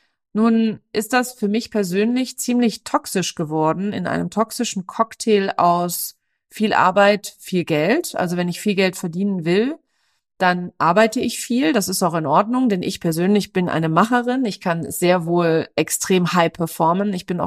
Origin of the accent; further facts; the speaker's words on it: Germany; weil ich bin mehr oder minder in Diskotheken groß geworden. Meine Eltern hatten ganz viele großartig laufende Diskotheken im Südwesten von Deutschland